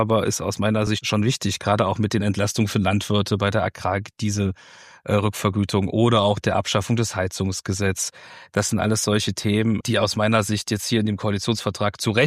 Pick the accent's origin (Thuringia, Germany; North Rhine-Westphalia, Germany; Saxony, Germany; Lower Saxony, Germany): Thuringia, Germany; Weimar; Also ich komme jetzt hier aus Weimar